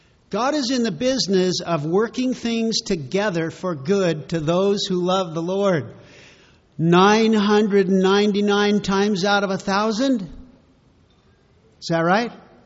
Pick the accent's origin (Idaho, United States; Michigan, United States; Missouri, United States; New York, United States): Idaho, United States; Payette; from Payette, Idaho.